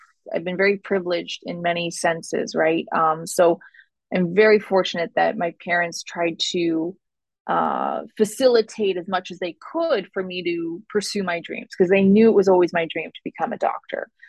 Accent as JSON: {"language": "English", "town": "Ottawa", "region": "Ontario", "country": "Canada", "tie": "born or raised there", "said": "so I grew up in Ottawa, I grew up in a big city."}